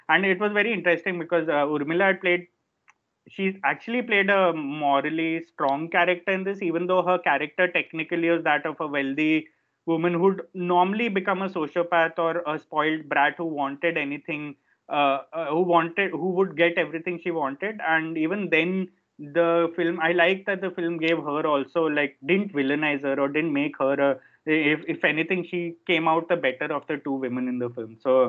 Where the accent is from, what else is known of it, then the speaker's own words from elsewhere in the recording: Ahmedabad, Gujarat, India; I remember when I grew up in Ahmedabad